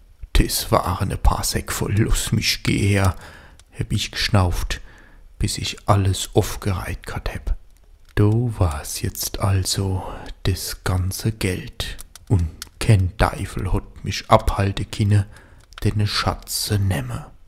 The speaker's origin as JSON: {"language": "German", "region": "Rhineland-Palatinate", "country": "Germany", "accent": "Palatine"}